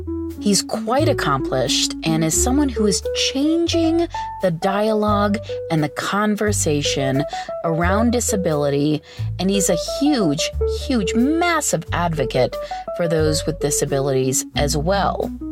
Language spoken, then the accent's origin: English; Illinois, United States; You know, I grew up, after living overseas, I grew up outside of Chicago, and of course, we have the Blackhawks